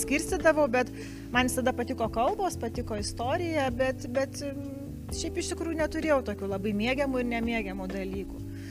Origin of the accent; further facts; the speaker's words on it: Kaunas, Kaunas County, Lithuania; Taip, tai kaunietė esu tokia trečios kartos mano močiutė. Kaune gyveno mama, Kaune gyveno, aš gimiau Kaune.